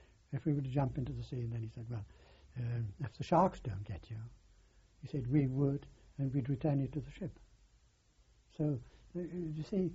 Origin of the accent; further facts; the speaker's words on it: England, United Kingdom; I'm English, SOS, I'm English